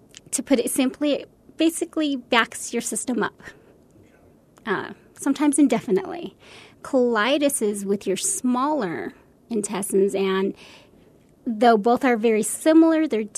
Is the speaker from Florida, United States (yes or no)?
no; El Paso, Texas, United States; I am from the El Paso area. And given that, I know that there is not anything like that here in the West Texas, Southern New Mexico area.